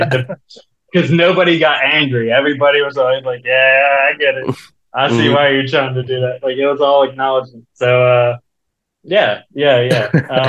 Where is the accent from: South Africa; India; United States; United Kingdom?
United States; Virginia Beach, Virginia; moved away as an adult; also born or lived in Wisconsin; I was born in Wisconsin, so all my extended family's out there, and I have ties out there as well. But Virginia Beach, moved there when I was one. It really shaped who I am. I didn't move out to California until I was in my mid-20s.